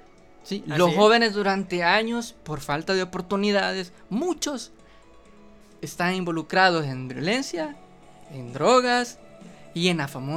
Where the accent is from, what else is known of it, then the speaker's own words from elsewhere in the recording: El Salvador; realmente quienes trabajan somos los salvadoreños